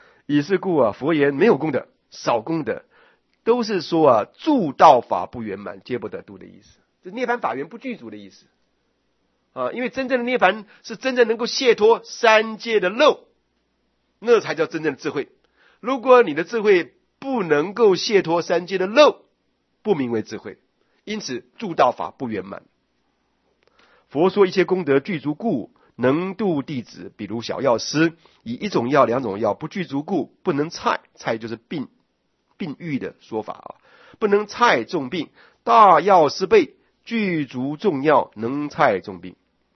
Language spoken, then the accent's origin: Chinese; China; 我们中国人啊，说一遍就好了啊。